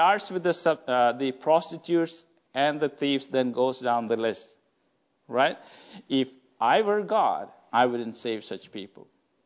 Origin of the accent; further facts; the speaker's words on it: Wisconsin, United States; now in Chicago, United States; So we moved from a small town from Wisconsin and moved to Chicago.